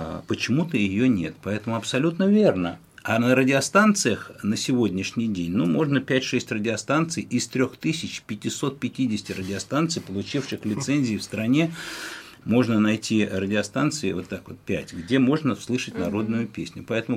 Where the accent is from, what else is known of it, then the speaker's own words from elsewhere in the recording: Vologda, Vologda Oblast, Russia; also born or lived in Moscow; Вот я родился в Москве. Мое детство прошло в Вологде.